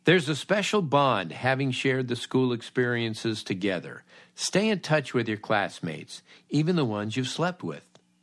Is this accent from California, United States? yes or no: yes; Los Angeles, California, United States; some stories of my checkered youth growing up in Los Angeles and living the California myth.